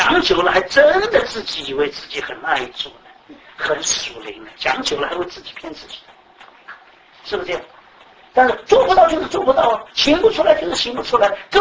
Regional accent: Shanghai, China; also born or lived in Taipei, Taiwan; 我从小长在上海，以后又到台北，到台湾，在台北，什么叫种地从来没有概念

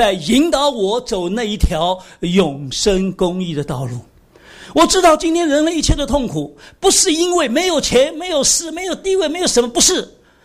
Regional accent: Shanghai, China; born there; 从生下来到十三岁，我是没有见过我父母的。我生在上海

